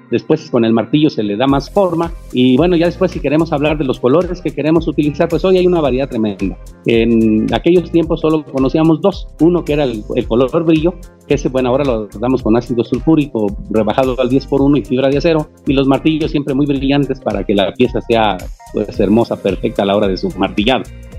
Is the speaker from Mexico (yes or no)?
yes; Santa Clara del Cobre, Michoacán, Mexico; soy de Santa Clara del Cobre, Michoacán, el único lugar donde con orgullo enseñamos el cobre